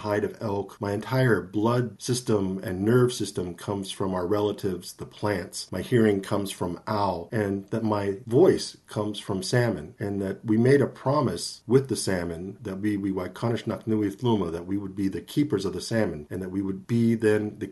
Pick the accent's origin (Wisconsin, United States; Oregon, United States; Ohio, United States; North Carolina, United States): Oregon, United States; I grew up here on the Umatilla Indian Reservation in Northeast Oregon, and I'm very fortunate to have grown up with my grandparents on both sides